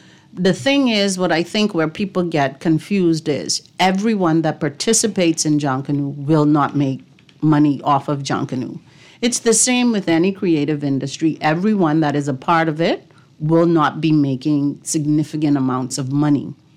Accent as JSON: {"language": "English", "town": "Knowles", "region": "Cat Island", "country": "Bahamas", "tie": "born or raised there", "said": "So I'm from Cat Island. I'm from Knowles's and a Bluff. So you know that's the cultural hub of the Bahamas. And I grew up in a family where Bahamian culture was promoted"}